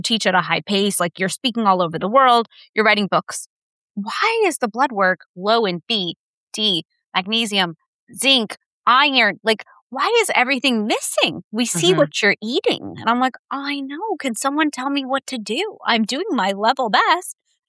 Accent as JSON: {"language": "English", "country": "United States", "said": "It didn't occur to me as an American, my water could have parasites."}